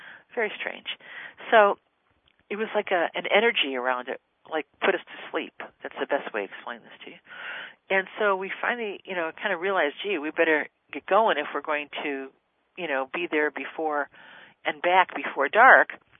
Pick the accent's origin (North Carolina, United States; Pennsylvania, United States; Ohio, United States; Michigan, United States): Ohio, United States; Cleveland; And so I said, well, I'm from Cleveland, and my friend's here from Chicago.